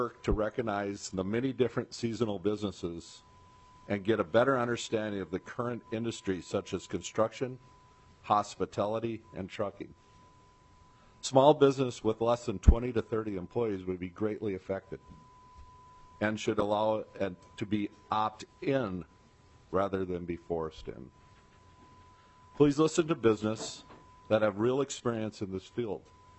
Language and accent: English; Prinsburg, Minnesota, United States; I'm from Princeburg, Minnesota.